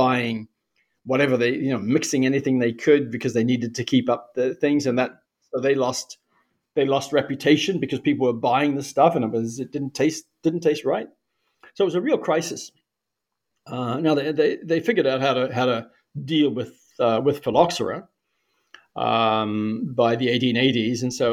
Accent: New Zealand; I grew up in New Zealand.

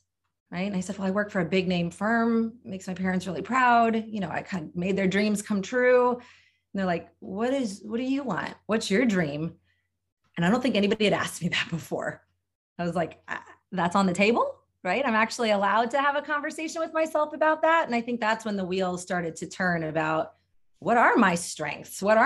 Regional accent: Delaware, United States; I grew up in Delaware. I went to University of Delaware. I went to grad school, University of Virginia.

